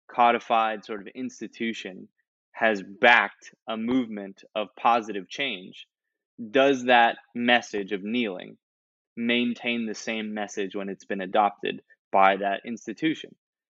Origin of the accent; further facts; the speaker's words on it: United States; my sort of opinion of it stems from the fact that obviously I am an American